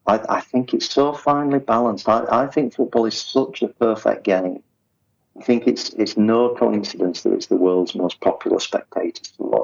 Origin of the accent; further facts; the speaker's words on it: Yorkshire and the Humber, United Kingdom; I grew up in West Yorkshire, and we actually watched Rugby League, which was still quite a working-class game